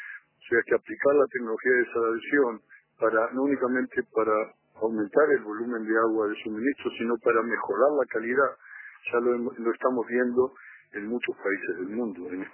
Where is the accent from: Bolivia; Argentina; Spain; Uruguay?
Uruguay; born there; como charrúa de nacimiento le tengo mucho cariño a Uruguay